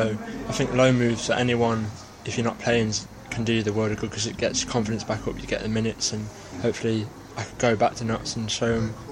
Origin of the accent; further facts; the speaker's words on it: Nottingham, East Midlands, United Kingdom; because I'm obviously from Nottingham, and playing for my country as well, I'm not Northern Irish, but because my granddad's from there